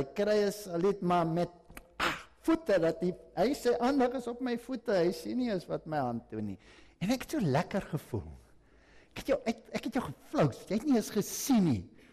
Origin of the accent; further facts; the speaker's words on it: Germany; ek is maar 'n Duitser en 'n Duitser is 'n korrelkop.